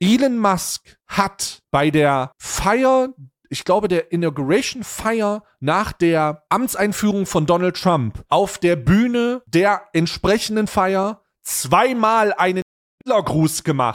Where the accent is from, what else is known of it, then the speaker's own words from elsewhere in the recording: Germany; Wir wissen, dass das ein Gruß ist, weil wir sind Deutsche, we know.